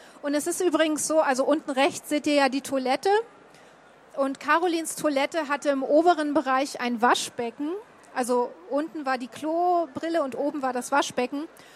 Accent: Berlin, Germany; Also besonders für mich als Berlinerin ein krasser Kontrast.

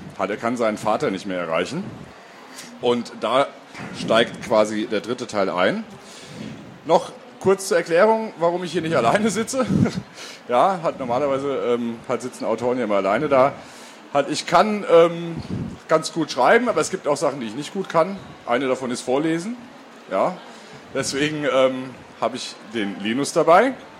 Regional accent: Frankfurt am Main, Hesse, Germany; ich komme aus Frankfurt am Main.

